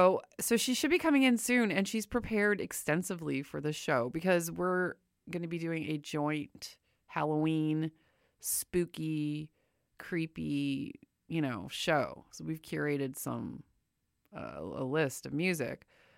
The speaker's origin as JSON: {"language": "English", "town": "Windsor", "region": "Ontario", "country": "Canada", "tie": "born or raised there", "said": "growing up in Windsor, Ontario, across the river from Detroit, I just assumed everybody had Devil's Night because we did."}